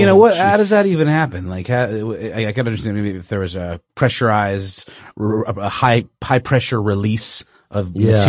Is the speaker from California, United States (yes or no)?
no; Augusta, Georgia, United States; A section of I-20, which is a road that I frequent pretty often going between here and my hometown of Augusta, Georgia, basically buckled from underneath